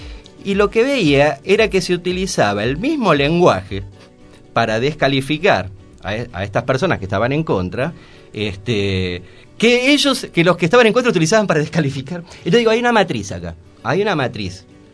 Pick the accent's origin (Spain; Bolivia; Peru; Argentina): Argentina; y bueno, así somos los argentinos.